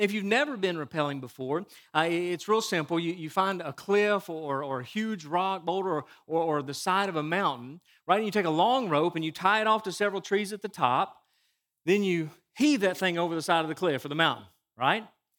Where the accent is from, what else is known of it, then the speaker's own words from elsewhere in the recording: Chattanooga, Tennessee, United States; But I grew up in Chattanooga, and one of the things that I loved doing as a teenager was rappelling.